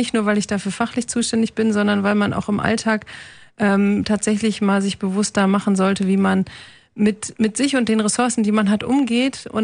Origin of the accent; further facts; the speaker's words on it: Papenburg, Lower Saxony, Germany; born there; In Papenburg im Emsland.